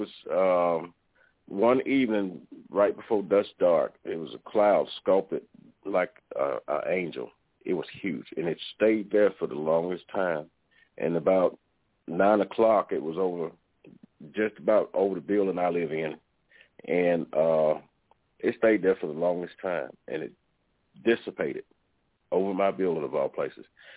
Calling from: Forest City, Arkansas, United States; I'm calling from Forest City, Arkansas, and I know who I am as a people.

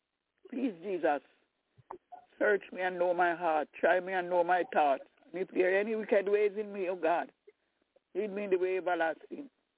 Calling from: Albany, New York, United States; I'm calling from Albany, New York.

